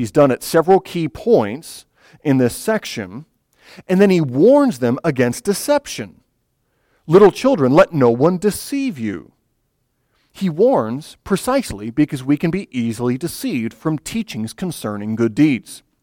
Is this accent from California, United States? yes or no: no; Michigan, United States; I grew up in Michigan, proud Michigander